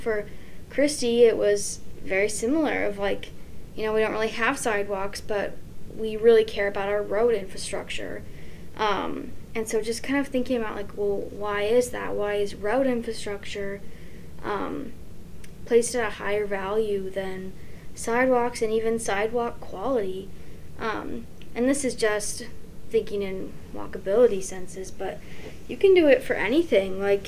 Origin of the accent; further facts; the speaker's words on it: Olympia, Washington, United States; For me, when I think of my hometown, I think of like wall art and all these murals that are all over the place. And then like, I think of rain because, you know, I'm from Olympia, Washington, and it never stops raining there practically.